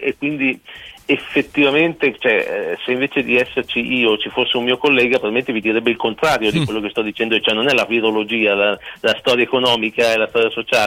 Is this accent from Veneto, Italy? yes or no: no; Mantua, Lombardy, Italy; io sono di Mantova e lavoro a Parma